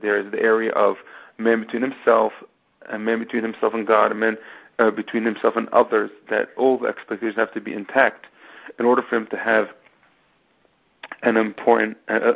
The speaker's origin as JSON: {"language": "English", "country": "United States", "said": "I'm just entitled because I exist, because I'm an American."}